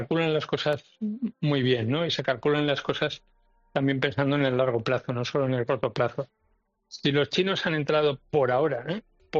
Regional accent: Spain; no es tan distinto como somos nosotros, los españoles, porque los españoles somos también un poco los mediterráneos, ¿no? Yo diría del sur de Europa.

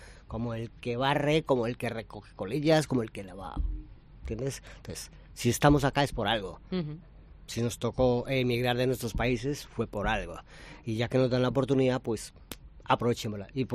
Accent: Colombia; now in Valladolid, Spain; Yo soy colombiano.

